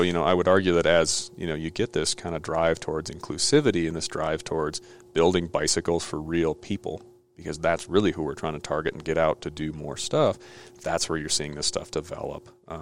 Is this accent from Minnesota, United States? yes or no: yes; Minneapolis, Minnesota, United States; You know, we grew up in the Frothy Mug single speed series in Minneapolis